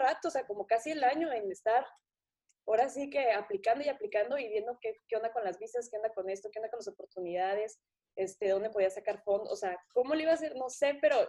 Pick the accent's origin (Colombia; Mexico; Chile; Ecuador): Mexico; Tijuana, Baja California; yo crecí aquí en Tijuana, en frontera, entonces, pues sí. Aquí se habla muchísimo inglés, ¿no? Hay mucho contacto con la cultura americana